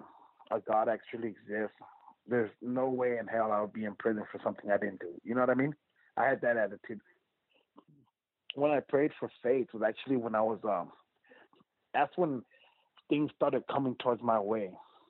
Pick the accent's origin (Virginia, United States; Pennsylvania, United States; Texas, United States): Texas, United States; El Paso; And I told them, you know, I'm from El Paso.